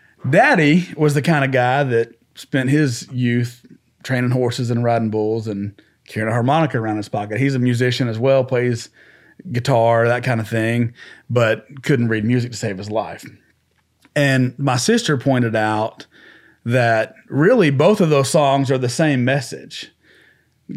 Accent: Nashville, Tennessee, United States; Well, like I said earlier, I grew up in Nashville, and when I was a kid, my dad worked for Opryland.

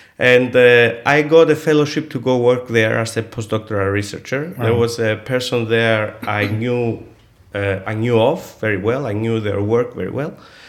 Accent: Nicosia, Nicosia District, Cyprus; also born or lived in Athens, Greece; I grew up in Lefkosia, in the center of Nicosia, and then I went to Greece to study physics, and I was there for 12 years.

